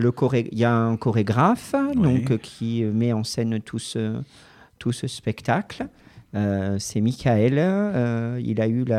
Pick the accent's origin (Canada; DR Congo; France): France; Limoges, Nouvelle-Aquitaine; puisque je suis originaire de Limoges et sur Limoges j'étais dans ce milieu là